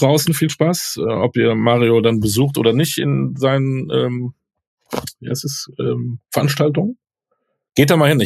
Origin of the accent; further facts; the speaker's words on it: Münster, North Rhine-Westphalia, Germany; Meine Heimatstadt.